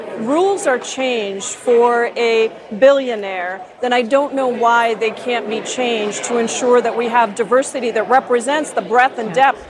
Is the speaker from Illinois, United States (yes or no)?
no; Washington, United States; And these states, understand, I come from Washington State, we're not until the middle of March